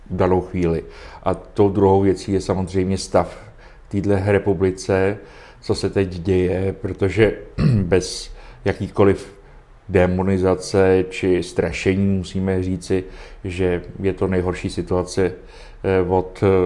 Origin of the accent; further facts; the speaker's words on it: Dobříš, Central Bohemian Region, Czechia; also born or lived in Příbram; now in Prague, Czechia; No, od Dobříše, ale narodil jsem se na Příbrami, ale jo, z Dobříška.